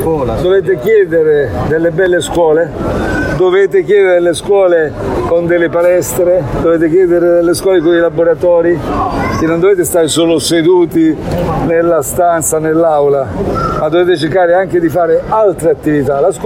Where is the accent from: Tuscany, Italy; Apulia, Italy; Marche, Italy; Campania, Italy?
Apulia, Italy; Tu lo sai che io non sono di Napoli. Io sono della provincia di Foggia, un paesino piccolissimo. Sono però anch'io meridionale, conosco i problemi del meridione.